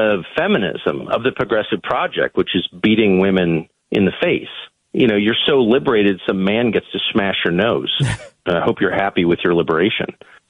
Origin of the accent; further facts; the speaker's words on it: United States; I say this with pride as an American